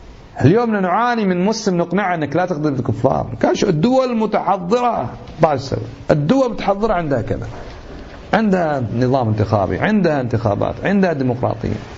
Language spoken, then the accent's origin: Arabic; Kuwait; وهذا عندنا والله في الكويت يا أخوان، عندنا في الكويت ناس